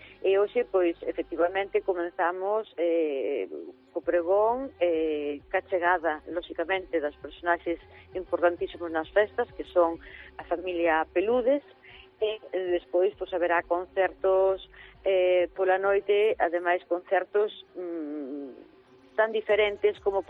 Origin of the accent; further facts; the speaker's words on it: Lugo, Galicia, Spain; gusta nosa participar aos que somos de Lugo